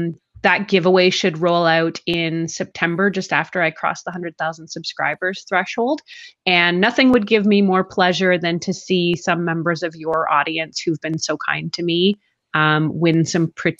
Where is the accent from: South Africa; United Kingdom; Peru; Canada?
Canada; now in United States; Well, as a Canadian, my apologies to our American friends.